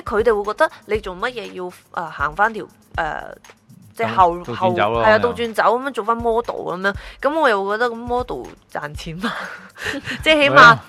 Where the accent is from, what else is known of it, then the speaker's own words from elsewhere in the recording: Shunde, Guangdong, China; 我系顺德人，好顺德人嘅顺德。